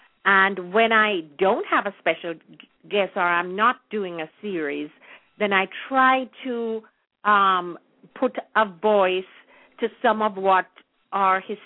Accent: Jamaica; I have wonderful memories of my, you know, teenage years and growing up in Jamaica.

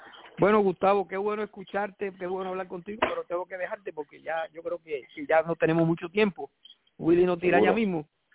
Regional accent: Puerto Rico; esa es la razón de uno ser como cristiano y como ser como puertorriqueño

